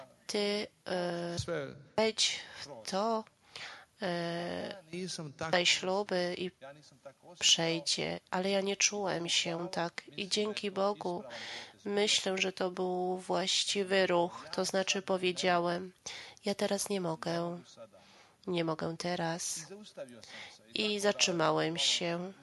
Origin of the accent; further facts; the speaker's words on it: Čitluk, Federation of Bosnia and Herzegovina, Bosnia & Herzegovina; born there; Polish is a second language; Urodziłem się niedaleko Međugorje, 5 kilometrów stąd, w Čitluku.